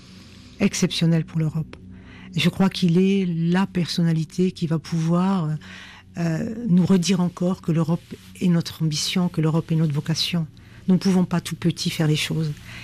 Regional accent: Algeria; now in France; je suis binationale, donc je ne suis pas dans le reniement de mes origines. Donc, je les assume. Je suis algérienne et française en même temps. Mais je vis en France et je suis citoyenne française.

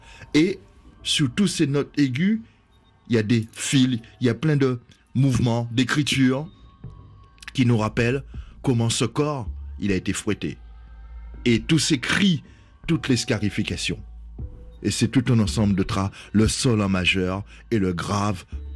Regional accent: Pointe-à-Pitre, Guadeloupe, France; born there; je suis né dans ce quartier, j'ai vécu de ce quartier, je suis ambassadeur aussi du Memorial Act et j'en suis fier parce que je suis né à Pointe-à-Pitre.

